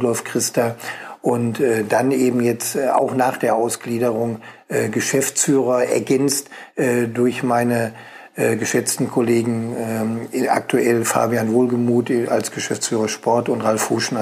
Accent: Kassel, Hesse, Germany; born there; also born or lived in Eschwege / Bielefeld; now in Paderborn, Germany; ich habe grundsätzlich meine Heimat hier gefunden. Ich bin ja nicht in Paderborn geboren, sondern in Kassel. Durch den beruflichen Werdegang meines Vaters einmal so ein bisschen an die damalige Zonengrenze, wie man sagte, in der Nähe von Bebra nach Eschwege gekommen

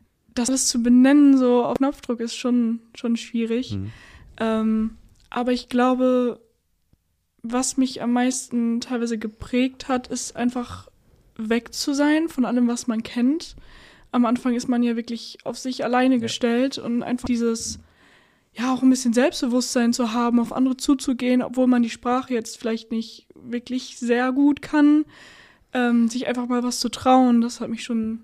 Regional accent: Emden, Lower Saxony, Germany; Ja, bei mir war das so, ich bin ja aus Emden gekommen, bin sofort weggekommen und als ich dann ja wieder hier war, waren alle meine Freunde verstreut.

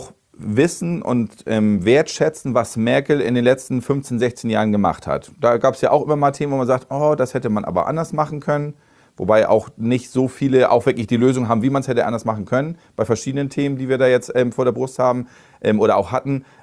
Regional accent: Bredstedt, Schleswig-Holstein, Germany; Ich kenne die Stadt, ich bin in Bredstedt groß geworden. Ich bin seit meinem 18. Lebensjahr dort politisch aktiv

